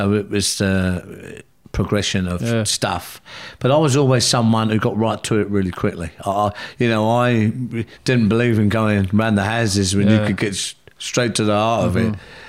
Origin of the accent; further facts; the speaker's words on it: London, United Kingdom; because I come from the South London